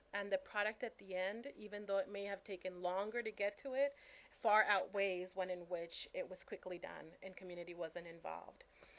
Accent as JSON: {"language": "English", "country": "Venezuela", "lives_now": "United States", "said": "I'm originally from Venezuela, so when I come to the table, I've been there, 14 years, and I'm still the new one on the block, right?"}